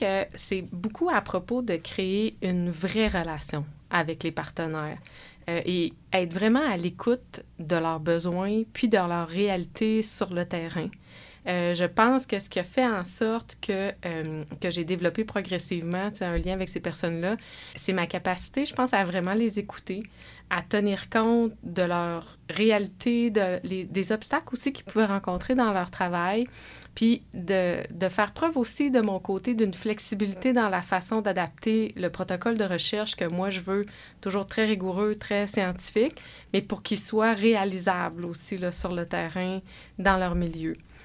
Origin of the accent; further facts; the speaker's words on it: Quebec, Canada; Moi, je suis originaire du Lac-Saint-Jean.